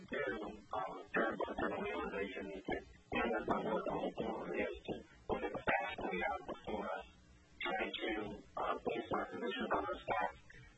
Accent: Fairbanks, Alaska, United States; I was born here in Fairbanks, Alaska, at Fairbanks Memorial Hospital. I lived in Alaska most of my life

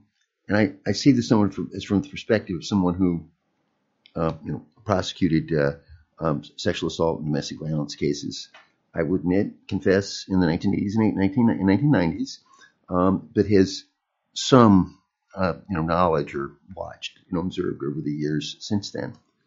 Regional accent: Anchorage, Alaska, United States; a lot of domestic violence and sexual assault happens in my hometown of Anchorage, unfortunately

